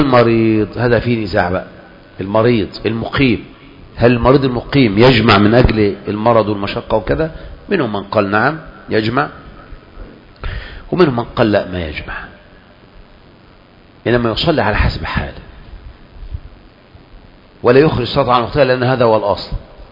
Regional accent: Egypt; ما احنا عندنا في مصر الطرق موجودة كلنا حول وادي النيل

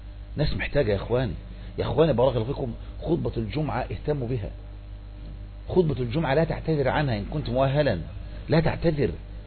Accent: Egypt; وإحنا الحمد لله عندنا يعني كمصريين فيه يعني نباهة إلى نوع لحد ما

